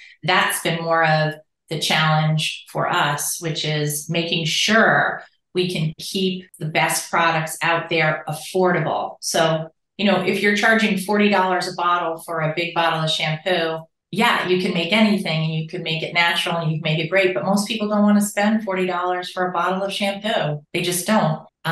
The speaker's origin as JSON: {"language": "English", "region": "New York", "country": "United States", "also_born_or_lived": "Massachusetts", "moved": "as an adult", "said": "I'm from Massachusetts, originally from New York, but lived in Massachusetts for, let's see, over 30 years."}